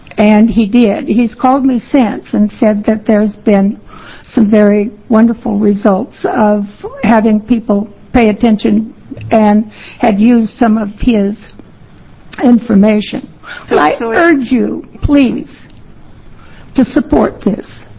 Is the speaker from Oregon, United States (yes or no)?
yes; Corvallis, Oregon, United States; I grew up in Corvallis